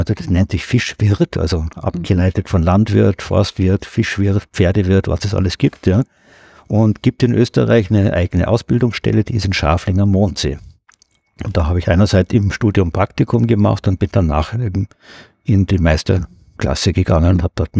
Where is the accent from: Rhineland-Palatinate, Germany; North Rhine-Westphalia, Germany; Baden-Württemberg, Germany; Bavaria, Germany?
Bavaria, Germany; Munich; Ich bin aus München und ich bin am Nymphenburger Kanal immer wieder gewesen